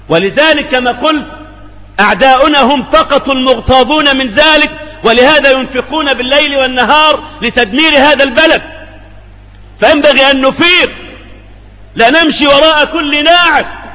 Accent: Egypt; ما عادش عندنا في مصر الآن غير الجيش بس

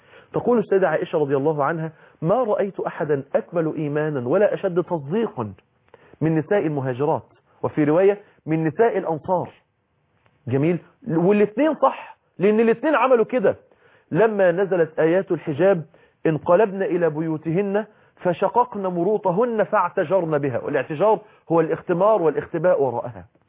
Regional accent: Egypt; يا جماعة أرض المدينة زي الأرض عندنا في مصر كده، أرض طينية

